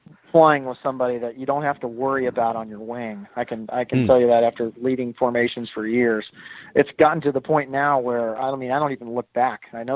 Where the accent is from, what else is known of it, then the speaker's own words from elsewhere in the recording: San Diego, California, United States; that's San Diego's my hometown. That's where I was born.